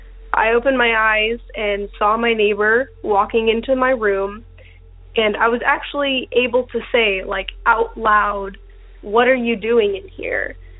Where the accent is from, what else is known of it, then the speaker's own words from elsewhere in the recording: Texas, United States; I'm from Texas.